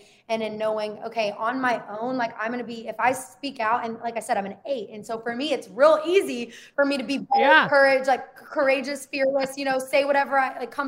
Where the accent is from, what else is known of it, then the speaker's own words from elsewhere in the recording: the South, United States; I grew up in the church. I was pursuing, you know, being a pastor. I went to seminary. I grew up in the South.